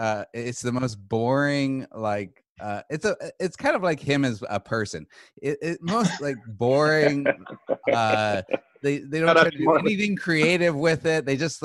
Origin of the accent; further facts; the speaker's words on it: Arizona, United States; I grew up in Arizona, so you know, I've been a huge Suns fan ever since I was